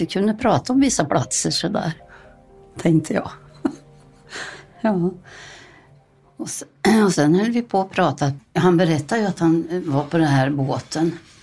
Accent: Småland, Sweden; Och då sa jag att jag var från Småland.

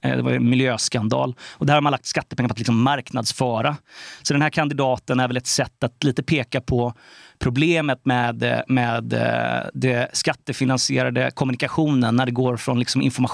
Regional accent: Halmstad, Halland County, Sweden; Halmstad vann ju, och det väckte lite frågetecken hos mig som ju identifieras som Halmstadbo.

